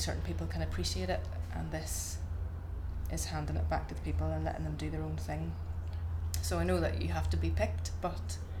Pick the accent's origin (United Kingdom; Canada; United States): United Kingdom; Belfast, Northern Ireland; I am 31 years old and I come from Belfast.